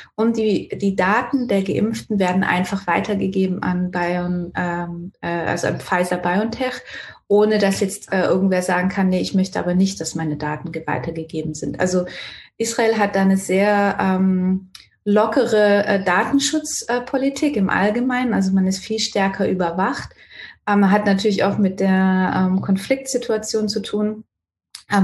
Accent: Renningen, Baden-Württemberg, Germany; habe von klein auf Basketball gespielt im TSV Malmsheim. Ich komme ja aus Renning/Malmsheim.

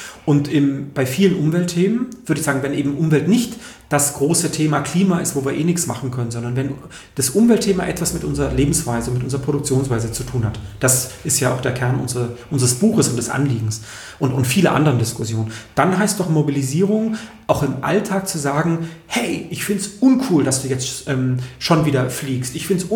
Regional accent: Mainau, Baden-Württemberg, Germany; also born or lived in Frankfurt am Main; ich bin auf der Insel Mainau aufgewachsen, im Bodensee, auf dieser grünen Insel, ich habe früh ein Umweltbewusstsein entwickelt und ich fand das schrecklich, wie ich dann in Frankfurt am Main gelebt habe

